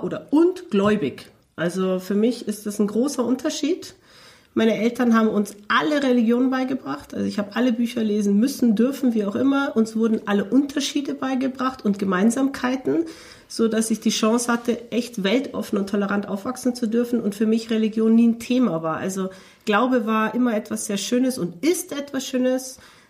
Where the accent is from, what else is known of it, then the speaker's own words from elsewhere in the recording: Turkey; Also, ich bin Türkin und ich habe einen deutschen Pass. Okay. Aber ich bin weder türkisch-deutsch noch deutsch-türkisch, also...